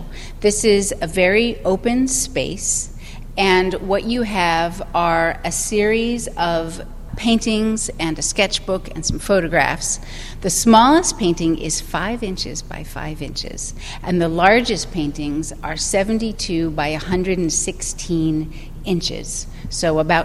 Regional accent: California, United States; Even though I grew up in California and I grew up on the coast, I was always afraid of painting water.

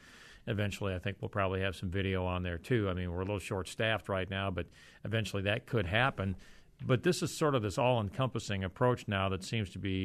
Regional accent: Chicago, Illinois, United States; For instance, I'm from Chicago. Many people know that.

